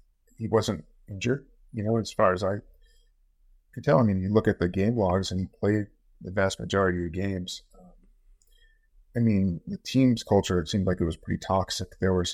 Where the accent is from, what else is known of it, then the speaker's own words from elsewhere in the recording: Boston, Massachusetts, United States; Yeah, I mean, so I'm from Boston